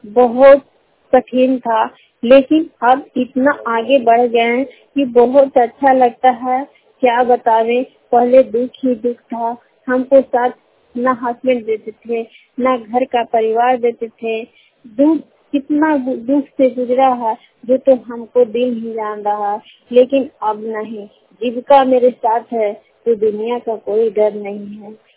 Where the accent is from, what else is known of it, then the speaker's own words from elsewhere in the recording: Tedo, Bihar, India; मैं हरनौत प्रखंड के टेड़ो के रहने वाली हूँ।